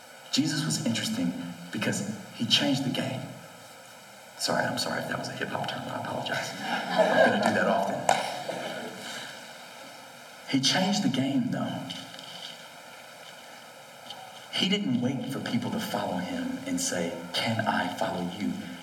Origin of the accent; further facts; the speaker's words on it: the South, United States; look, I'm from the South. We have Southern hospitality, okay? We're nice to your face, and we talk about you behind your back.